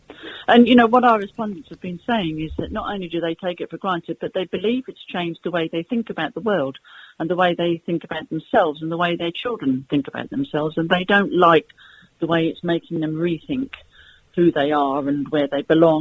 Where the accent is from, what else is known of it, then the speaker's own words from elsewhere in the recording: England, United Kingdom; now in Spain; we're ambassadors of Britain. You know, we're talking English, we're talking to people here, we're talking about Britain, we want to feel proud of Britain.